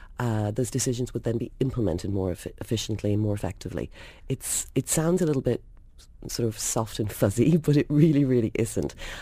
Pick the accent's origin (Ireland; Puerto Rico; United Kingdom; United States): Ireland; So I'm Irish, which means that I learned an awful lot of poetry in both English and Irish as a kid.